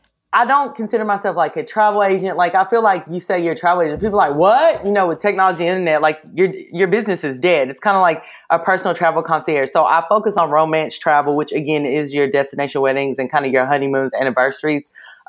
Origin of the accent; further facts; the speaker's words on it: St. Louis, Missouri, United States; also born or lived in Tennessee / Virginia / Hungary / West Virginia; now in Florida, United States; But I've lived in, I was born in Tennessee, grew up in St. Louis, lived there, went to 2 different universities. So I've lived in Virginia and then went back to Tennessee, lived in Hungary.